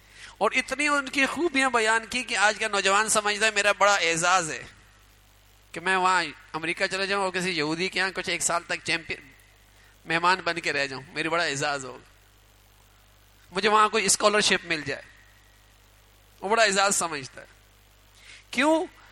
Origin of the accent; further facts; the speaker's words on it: Pakistan; کی اتنی برائیاں سنائی گئیں کہ ہم بس اوقات اپنی نسبت کرتے ہوئے شرماتے ہیں کہ میں پاکستانی ہوں